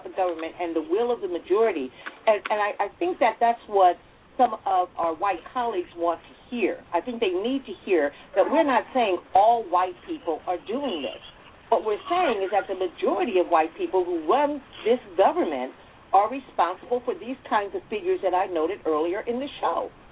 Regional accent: Los Angeles, California, United States; So I grew up in Watts. I grew up in the ghetto of the ghettos, right? In California. You ever heard of Watts?

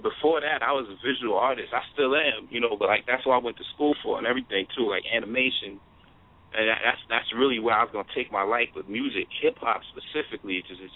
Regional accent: Bronx, New York, United States; I grew up in Bronx, New York.

